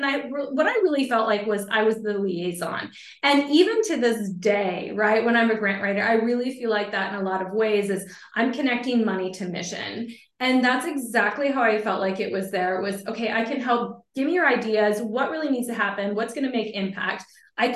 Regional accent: Michigan, United States; now in Guam; I'm actually based in Guam and I'm originally from Michigan, but I've lived in a lot of different places in the States

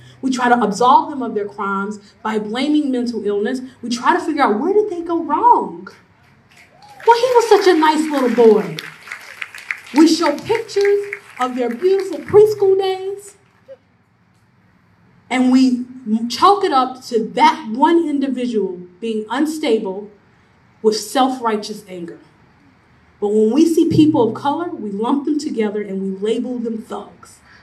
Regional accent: North Carolina, United States; I'm from North Carolina, so people come to visit.

